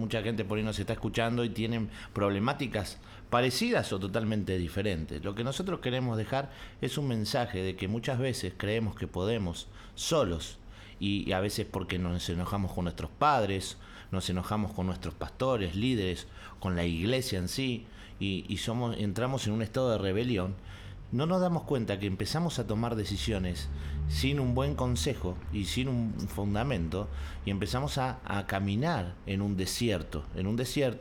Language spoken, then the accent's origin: Spanish; Buenos Aires, Argentina; yo vengo, soy argentino, vengo de un barrio que se llama Villa Lugano